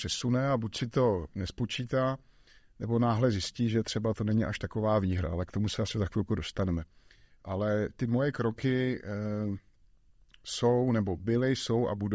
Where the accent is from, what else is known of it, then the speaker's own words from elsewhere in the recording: Vsetín, Zlín Region, Czechia; now in Prague, Czechia; Nejsem rodilý. My jsme se sem nastěhovali někdy kolem roku, přelom roku 92-2000. Předtím jsem žil ve Vsetíně, takže jsem taky náplavka.